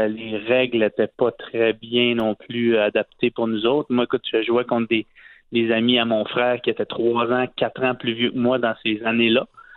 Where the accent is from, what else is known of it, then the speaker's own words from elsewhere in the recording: Quebec, Canada; Moi, j'avais 14 ans. Nous, c'était une ligue civile. Je viens du coin du Saguenay.